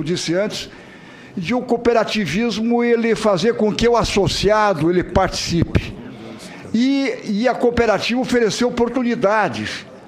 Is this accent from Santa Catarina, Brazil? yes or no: yes; Santa Catarina, Brazil; Mas, eu como catarinense, o nosso estado sim, tem suas peculiaridades.